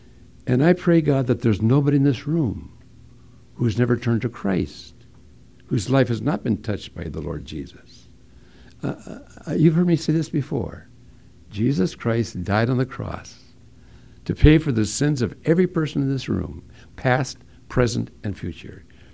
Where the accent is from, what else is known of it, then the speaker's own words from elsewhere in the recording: Hinckley, Minnesota, United States; I grew up in Hinckley, Minnesota, where the men are men and pansies are flowers and the women are slightly above average. That's where I grew up.